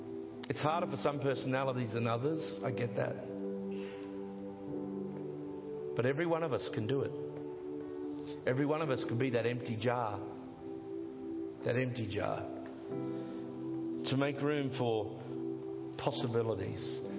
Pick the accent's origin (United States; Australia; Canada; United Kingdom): Australia; Gladstone, Queensland; also born or lived in Townsville; Born in Townsville, grew up in Gladstone. Who's ever been to Gladstone? Who's glad they left? I loved it. It's my hometown.